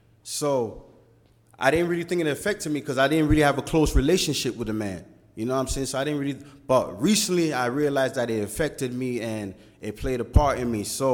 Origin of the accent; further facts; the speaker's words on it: London, United Kingdom; And this was in London. I grew up in London.